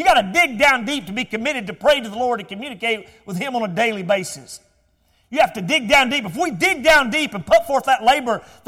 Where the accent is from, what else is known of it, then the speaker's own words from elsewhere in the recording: Georgia, United States; it reminded me of my home I was raised in there in Georgia.